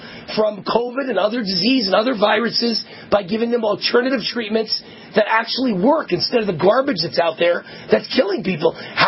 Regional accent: New York, United States; I used to think he was the greatest radio host, the kid growing up in New York, right? When I was like 18, 19, 20, 21 years old in New York.

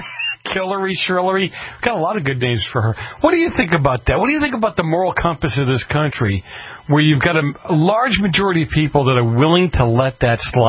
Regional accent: Boston, Massachusetts, United States; now in Milton, United States; I grew up in the north end of Boston and then moved out to Milton.

